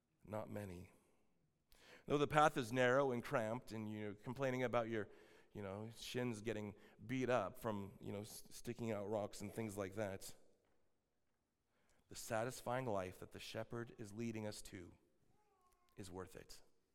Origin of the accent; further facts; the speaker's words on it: Albany, Oregon, United States; So this is from my hometown there, Albany, Oregon